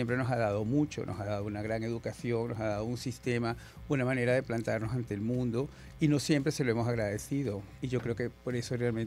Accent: Caracas, Capital District, Venezuela; accent: Caracas; now in Spain; Que yo jamás he perdido mi acento caraqueño.

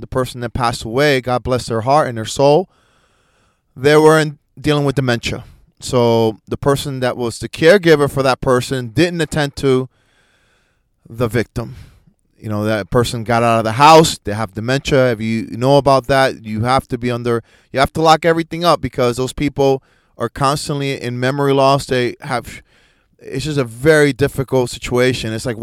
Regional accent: Lakeland, Florida, United States; in my hometown of Lakeland. If any of y'all know, I mean, it's when you're driving out here in Florida in small town

